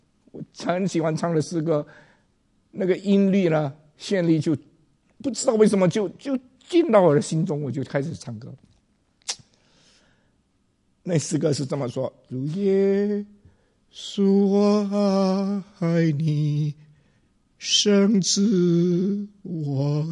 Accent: China; 岁寒三友，我们中国人说了

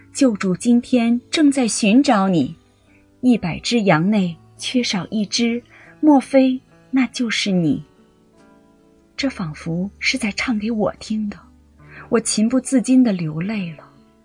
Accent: Shanghai, China; 1955年3月7日，我出生在上海徐汇区泰安路的一个小业主家里

